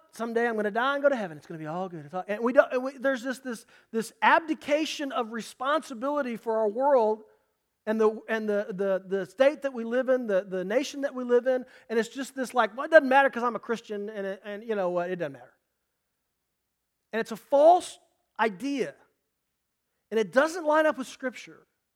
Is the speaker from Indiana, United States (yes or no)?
yes; Indianapolis, Indiana, United States; If you grew up in church like I did, and I grew up here in Indianapolis, there was a hymn that was sung a lot.